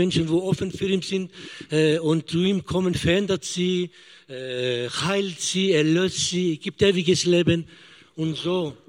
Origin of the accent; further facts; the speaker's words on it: Leonberg, Baden-Württemberg, Germany; born there; ich bin in Deutschland geboren, in Leonberg.